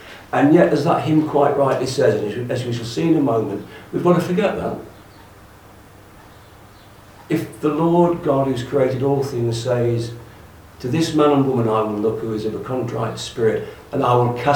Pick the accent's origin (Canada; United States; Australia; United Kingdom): United Kingdom; Midlands; whereas my hometown in the Midlands is gripped with snow.